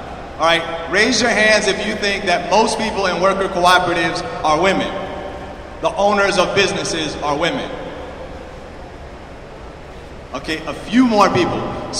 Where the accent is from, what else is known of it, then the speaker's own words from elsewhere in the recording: Bronx, New York, United States; I'm from New York in the Bronx